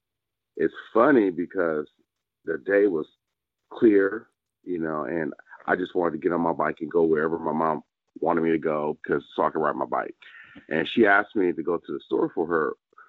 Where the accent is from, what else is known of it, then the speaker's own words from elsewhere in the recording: Anchorage, Alaska, United States; born there; I was born in Anchorage, Alaska, and, you know, I was born on Elmerdorf Base. And I moved from there when I was about 2.5 or 3.